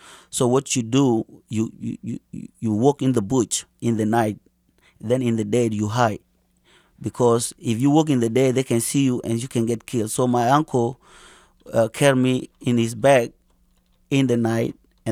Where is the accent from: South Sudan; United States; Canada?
South Sudan; You know, I'm from South of Sudan, and there is Northern Sudan.